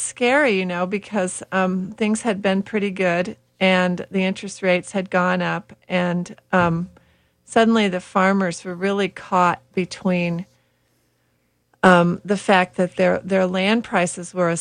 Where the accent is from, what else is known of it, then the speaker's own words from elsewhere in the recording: St. Louis, Missouri, United States; now in Iowa, United States; No, I was raised in St. Louis, Missouri, and they don't really think of themselves as part of the Midwest, but they are.